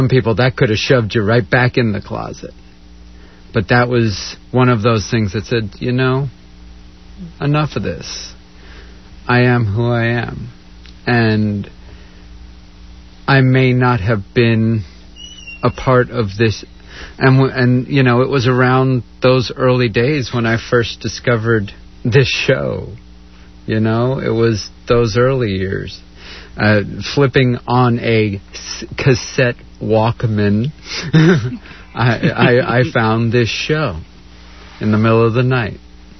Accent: New York, United States; moved away; You know, when I grew up in New York, and people get this idea that my neck of the woods is this very open, very... But I grew up in a very closed community.

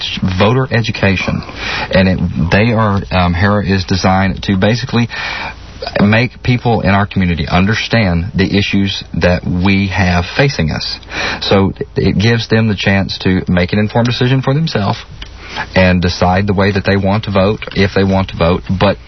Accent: California, United States; Well, actually, I came from California

